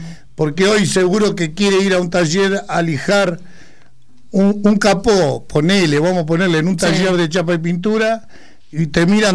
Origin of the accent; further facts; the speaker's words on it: Santa Fe, Argentina; Vos sabés que yo nací en la isla, en Santa Fe.